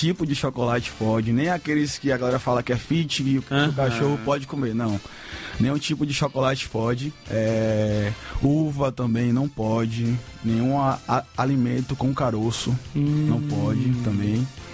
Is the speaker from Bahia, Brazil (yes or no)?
yes; Ilhéus, Bahia, Brazil; não aqui em Salvador, mas na outra cidade, né, que eu sou natural de Ilhéus